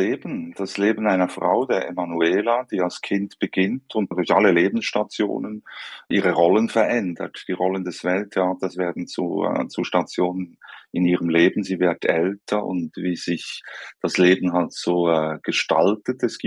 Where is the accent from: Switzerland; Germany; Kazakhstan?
Switzerland; Bern; ich komme überhaupt nicht aus dem katholischen Kulturkreis. Ich komme aus dem Rückzugsgebiet der Reformation, dem Berner Oberland.